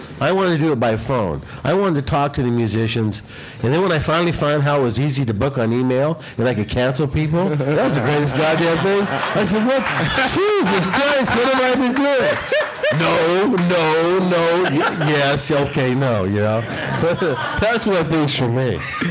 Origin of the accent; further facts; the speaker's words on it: Fresno, California, United States; But I love this neighborhood. I was born and raised in Fresno